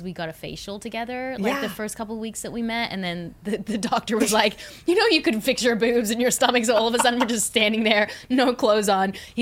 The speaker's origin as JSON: {"language": "English", "town": "Sydney", "region": "New South Wales", "country": "Australia", "tie": "born or raised there", "also_born_or_lived": "South Africa", "said": "My actual last name is from Lebanon, but I'm not Lebanese, funnily enough. I was born in South Africa, raised in Australia."}